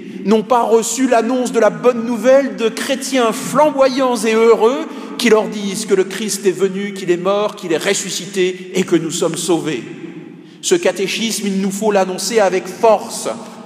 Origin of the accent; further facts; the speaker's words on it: France; nous sommes français, nous sommes prêtres du diocèse de Paris.